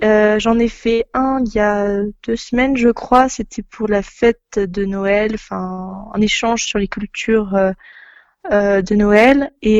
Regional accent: France; accent: French; Désolé avec mon accent français.

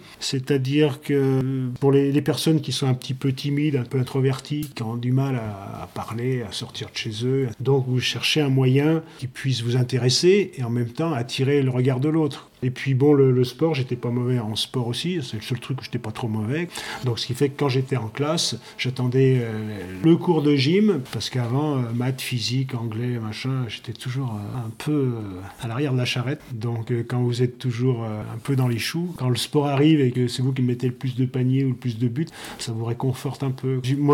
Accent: Saint-Priest, Auvergne-Rhône-Alpes, France; also born or lived in Lyon; Moi, je suis né à Lyon, parce que j'étais de Saint-Priest, mais il n'y a pas de maternité.

